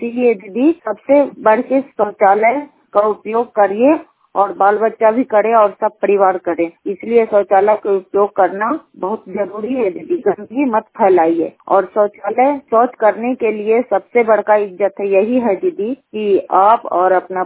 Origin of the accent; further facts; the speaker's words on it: Hariyatpur, Bihar, India; गांव हरियातपुर, थाना नगर नौसा, पंचायत गुरारपुर, जिला नालंदा का निवासी हूँ।